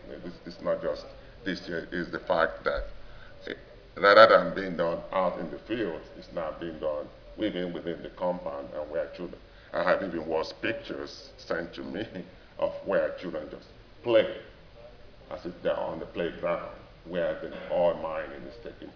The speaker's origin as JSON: {"language": "English", "country": "Nigeria", "said": "I'm from Nigeria."}